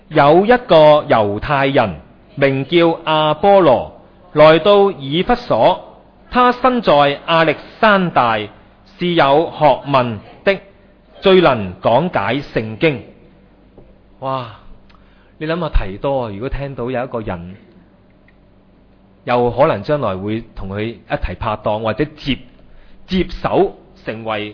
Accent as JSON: {"language": "Chinese", "country": "Hong Kong", "said": "如果我们香港人呢就立刻改名，是吧？"}